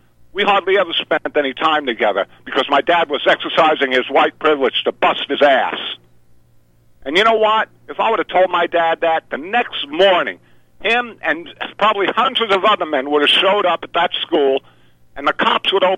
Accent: New York City, New York, United States; Look, you know, I grew up in New York. I bring this up on my vlog on BitChute all the time. I grew up in New York City.

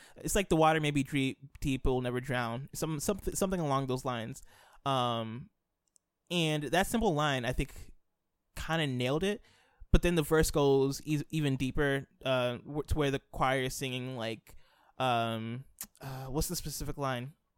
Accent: Illinois, United States; I'm a person that I grew up in Illinois in a Black Christian home

